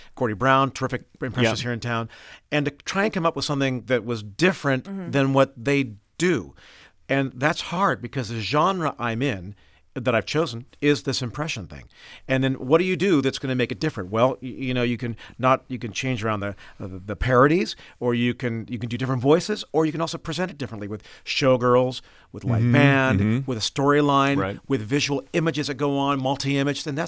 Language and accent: English; England, United Kingdom; I grew up in England during